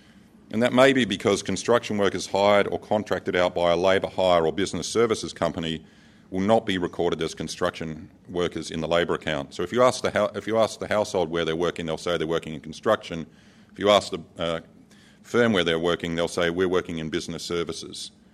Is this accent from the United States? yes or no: no; South Australia, Australia; So I'm from South Australia, is why I'm doing this